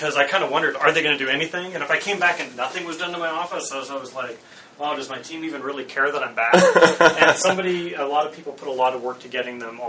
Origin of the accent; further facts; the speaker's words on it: Kamloops, British Columbia, Canada; born there; So when I was 6 years old up in Canada, I was born in Kamloops, British Columbia, and I started skateboarding.